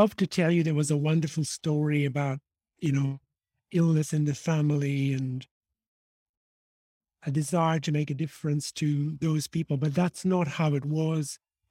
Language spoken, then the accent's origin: English; Dublin, Leinster, Ireland; I was in the Republic of Ireland. I was raised in Dublin, which is why I have this funny accent for an Indian man.